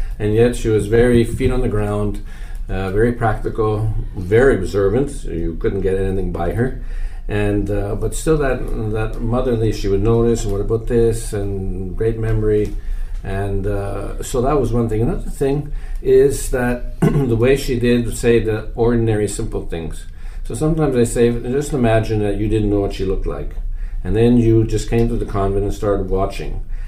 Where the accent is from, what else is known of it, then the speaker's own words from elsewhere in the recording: Winnipeg, Manitoba, Canada; Yes, I'm from Winnipeg, Canada. And I was raised in the Ukrainian Catholic Church.